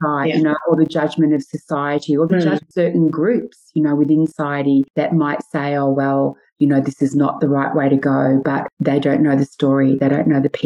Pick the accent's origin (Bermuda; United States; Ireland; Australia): Australia; Melbourne, Victoria; when I grew up in Melbourne, I used to dance over in Preston and it was a very large Italian community over there.